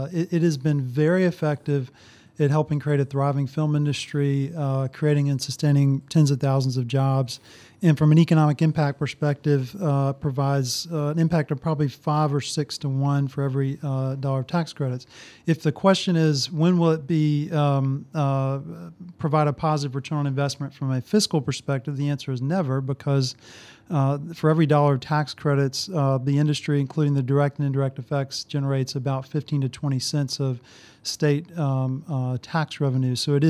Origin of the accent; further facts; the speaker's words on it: Jackson, Mississippi, United States; Also, you know, I grew up in the Jackson area in Mississippi.